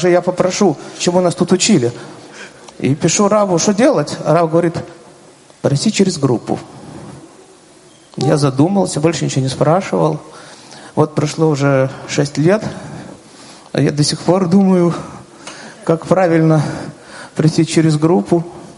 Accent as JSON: {"language": "Russian", "town": "Odesa", "region": "Odesa Oblast", "country": "Ukraine", "said": "из Одессы."}